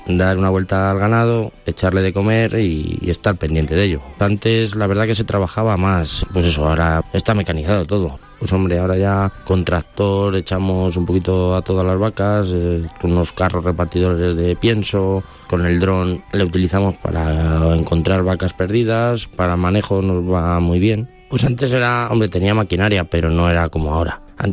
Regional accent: La Nava de Jadraque, Castilla-La Mancha, Spain; Pues soy de la Nava de Jadraque. Mi padre siempre pues ha sido ganadero, agricultor

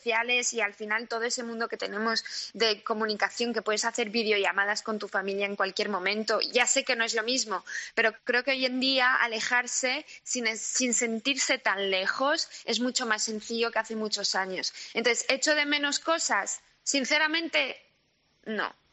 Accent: Paris, Île-de-France, France; moved away as an adult; now in Spain; yo nací en París, soy parisina, hasta los 21 años estuve viviendo allí

